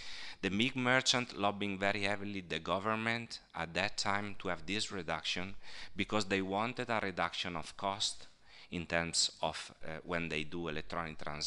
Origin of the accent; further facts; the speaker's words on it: Italy; but I know because I'm coming from Italy.